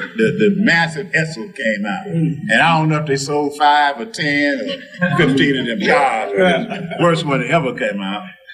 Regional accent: Detroit, Michigan, United States; Well, let me tell you, I'm homegrown. I was born here in Detroit in September the 6th, 1941, at the old St. Alban Hospital.

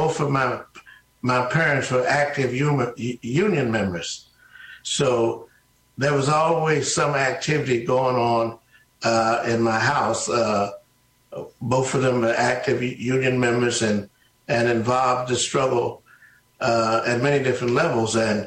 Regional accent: Cincinnati, Ohio, United States; Growing up in Cincinnati was a very interesting experience.

